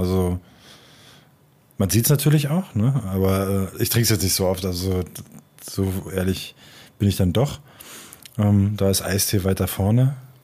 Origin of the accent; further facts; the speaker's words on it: Berlin, Germany; ich als Berliner total gerne Fassbrause trinke und damit halt auch total viel in der Kindheit mit zu tun hat, also aufgewachsen bin damit